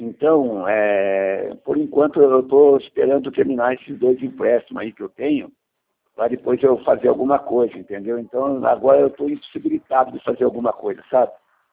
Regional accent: Piracicaba, São Paulo, Brazil; Ah, Pirassununga, eu sou de Piracicaba.

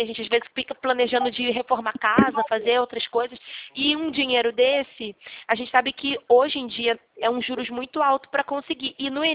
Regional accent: Nova Iguaçu, Rio de Janeiro, Brazil; Eu sou de Nova Iguaçu.

